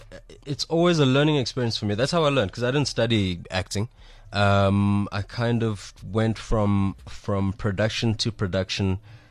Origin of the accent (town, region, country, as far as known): Durban, KwaZulu-Natal, South Africa; born or raised there